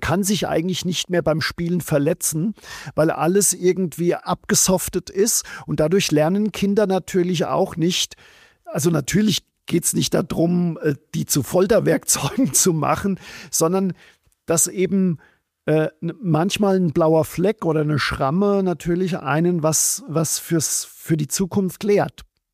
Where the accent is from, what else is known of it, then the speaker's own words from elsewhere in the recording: Odenwald, Germany; dass ich bin im Odenwald aufgewachsen